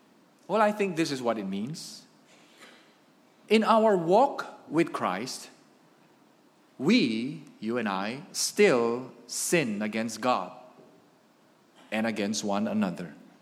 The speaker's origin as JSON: {"language": "English", "country": "Philippines", "tie": "born or raised there", "said": "So I grew up in the Philippines, and every Holy Week, I witnessed men and women perform penance."}